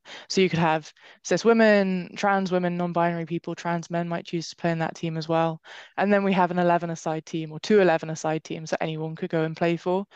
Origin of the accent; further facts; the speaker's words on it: England, United Kingdom; now in Wales; I live in Wales, but I am from England.